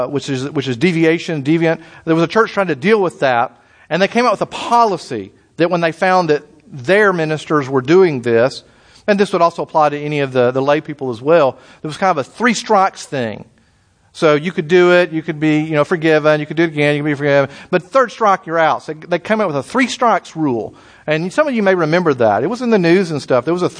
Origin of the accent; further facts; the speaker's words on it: Texas, United States; So I know, poor Texas. I'm from Texas. I can do that.